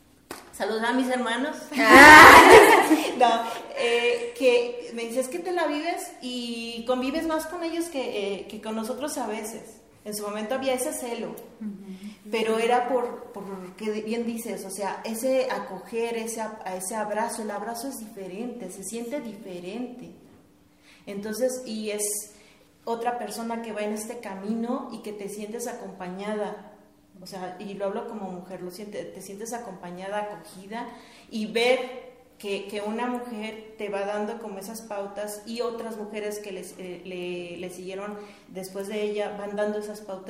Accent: San Luis Potosí, Mexico; yo soy de San Luis Potosí y llegué de pura casualidad.

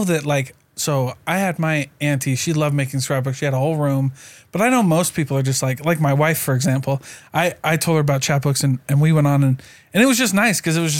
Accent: Midwest, United States; I grew up in the Midwest. And so printed books were like, that was the thing.

